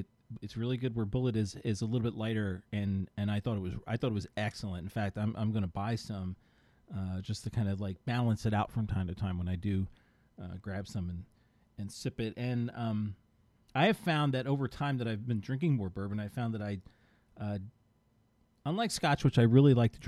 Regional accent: Brooklyn, New York, United States; I was from Brooklyn, so he's on that doo-wop side

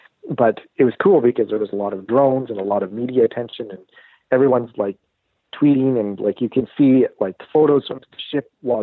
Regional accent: Canada; All the paperwork said, because we're Canadian, it said, you know, you do not need to fill out this card.

